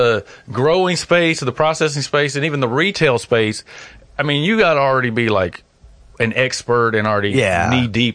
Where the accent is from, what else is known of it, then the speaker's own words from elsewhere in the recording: Alabama, United States; But like in my home state right next door in Alabama, they are actually starting to roll out